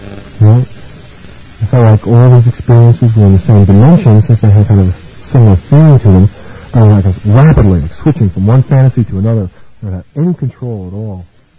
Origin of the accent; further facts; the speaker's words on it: East LA, California, United States; It was almost like a place where I grew up in East LA.